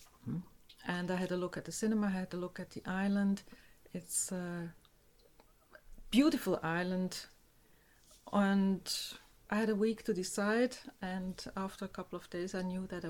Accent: Switzerland; accent: Swiss German; first language Swiss German; English is a second language; Yes, I'm a German speaker. My mother tongue is Swiss German. But of course, we learn German at school. It's a second language.

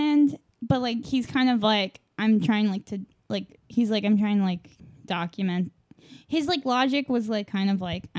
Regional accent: United Kingdom; Yeah, I'm fucking British.

